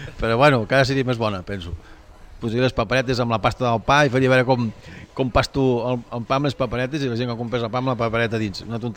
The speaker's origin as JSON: {"language": "Catalan", "region": "Catalonia", "country": "Spain", "said": "com que sóc de llengua materna i parlo en català, quan parlo en castellà se'm noti moltíssim que no sóc castellà."}